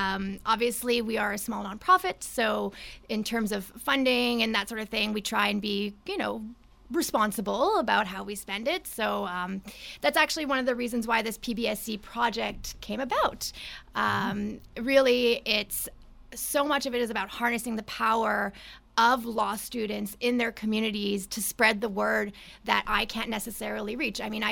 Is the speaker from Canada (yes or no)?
yes; Montreal, Quebec, Canada; now in Toronto, Canada; I'm actually from Montreal and moved to Toronto about 6 years ago.